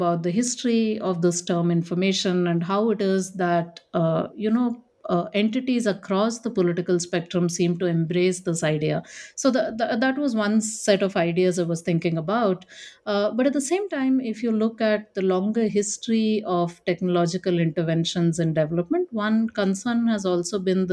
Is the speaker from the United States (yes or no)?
no; Delhi, India; born there; So I was born in Delhi in India